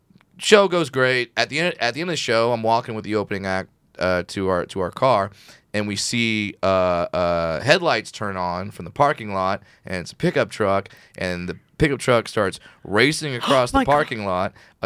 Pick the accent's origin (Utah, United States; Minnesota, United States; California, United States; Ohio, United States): California, United States; I grew up in Orange County.